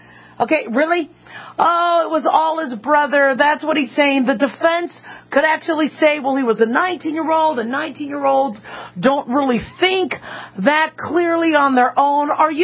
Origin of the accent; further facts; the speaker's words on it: United States; I'm an American, and I live here, and I pay my taxes because we are a strong country.